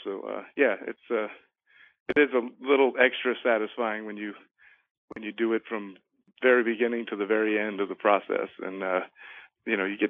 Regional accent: Jacksonville, Florida, United States; You know, we started in Jacksonville in my hometown, and we had the bands come in a day early and had a cookout and a hang.

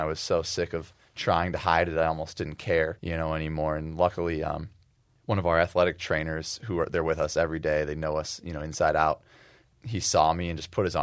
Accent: Ann Arbor, Michigan, United States; born or raised there

